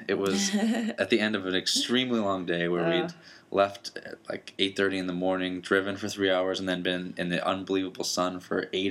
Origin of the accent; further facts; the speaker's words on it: Austin, Texas, United States; And I'd be like, we're from Austin.